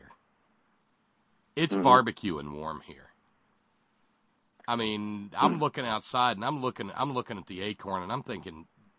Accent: Houston, Texas, United States; I was born and raised in Houston, so I know a lot about briskets.

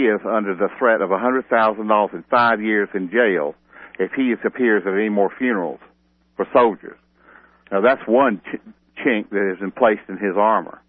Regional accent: South Carolina, United States; I'm from South Carolina. I know.

